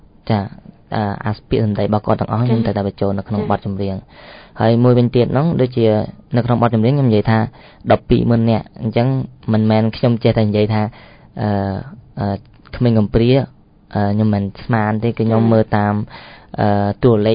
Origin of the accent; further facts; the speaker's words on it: Memot, Tbong Khmum, Cambodia; now in Phnom Penh, Cambodia; ហើយខ្ញុំជាបាទក្មេងម្នាក់ដែលមកពីស្រុកខ្សែទេហើយស្រុកកំណើតរបស់ខ្ញុំគឺនៅខេត្តត្បូងឃ្មុំស្រុកមេមត់ហើយខ្ញុំបានបន្តការសិក្សារបស់ខ្ញុំនៅឯទីក្រុងភ្នំពេញនៅឯវិទ្យាស្ថាន AFL ហើយឆ្នាំនេះផងដែរគឺខ្ញុំបញ្ចប់ការសិក្សាឆ្នាំទី4